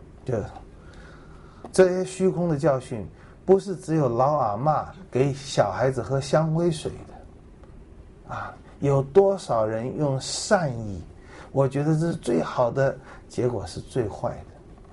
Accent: China; 各位说的不好听，我们中国人不也这样想吗？

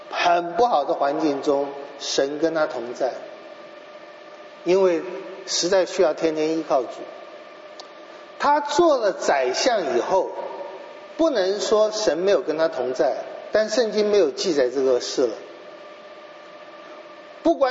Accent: China; 我们中国人叫下人

